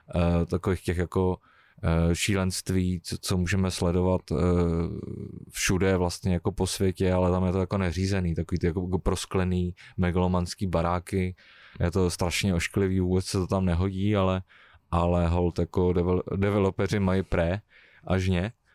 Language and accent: Czech; Prague, Czechia; now in Moravia, Czechia; vy teď asi taky slyšíte, že já jsem původem z Prahy, já s tím žádným způsobem nebojuju, přestože aktuálně třeba žiju na Moravě, na Slovácku